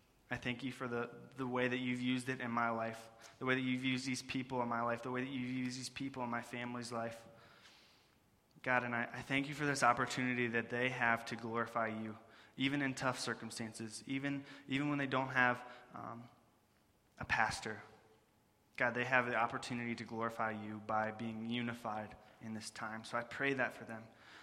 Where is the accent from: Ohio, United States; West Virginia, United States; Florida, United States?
West Virginia, United States; We're from West Virginia, through y'all.